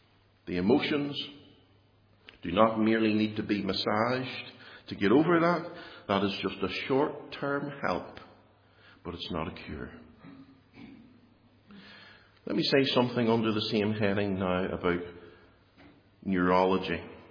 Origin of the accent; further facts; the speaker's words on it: Northern Ireland, United Kingdom; I'm Northern Irish. I'm Irish.